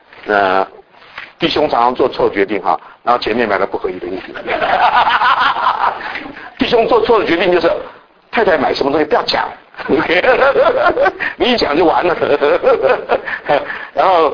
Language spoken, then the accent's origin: Chinese; Taiwan; 我也是台湾来的